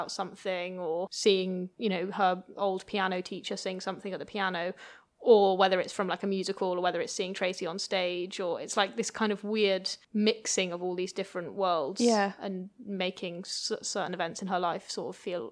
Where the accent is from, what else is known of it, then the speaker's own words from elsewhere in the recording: United Kingdom; as a Brit